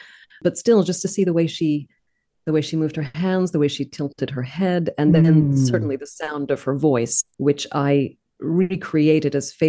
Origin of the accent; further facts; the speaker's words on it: Hartford, Connecticut, United States; I grew up in Hartford, which is about an hour north of Weston, and Weston is about an hour and a half from New York City.